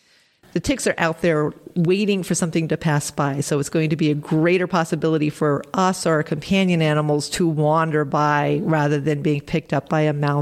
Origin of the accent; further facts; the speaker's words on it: Long Island, New York, United States; So, yes, that was actually growing up on Long Island when I was a kid.